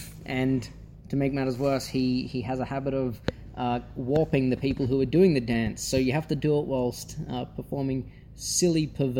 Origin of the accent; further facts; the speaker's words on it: Sydney, New South Wales, Australia; now in Melbourne, Australia; I'm from Sydney originally, but now from Melbourne.